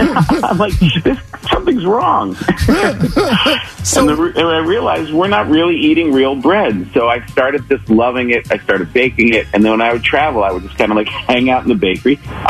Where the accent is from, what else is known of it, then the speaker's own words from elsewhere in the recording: New York, United States; I come from New York, and I thought that we had good cannoli.